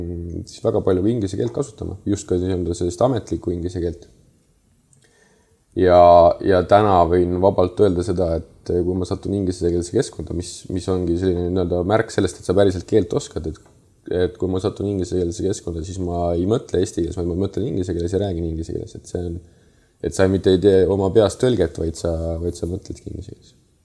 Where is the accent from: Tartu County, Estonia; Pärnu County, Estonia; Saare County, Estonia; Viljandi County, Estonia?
Saare County, Estonia; kõik teadsid, et ma olen saarlane. Ma olen sündinud ja kasvanud seal. Ma olen elanud kogu oma siis lapsepõlve Saaremaal.